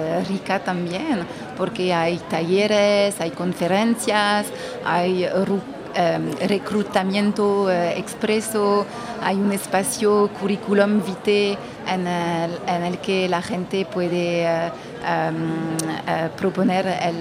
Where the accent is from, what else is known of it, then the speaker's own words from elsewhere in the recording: France; now in Montreal, Canada; Yo vengo de Francia y hace 7 años que vivo aquí en Montreal.